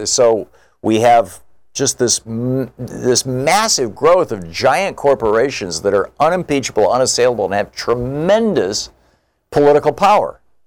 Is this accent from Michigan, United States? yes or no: yes; Michigan, United States; And, you know, and growing up in Michigan, I mean, the Motown sound and all that kind of stuff, wow.